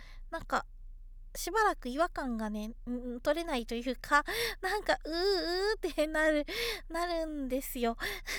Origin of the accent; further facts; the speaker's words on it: Hokkaido, Japan; accent: Hokkaido dialect; いずいってね、そう北海道弁なんですよ。 … は北海道出身なので北海道弁を言ってしまいました。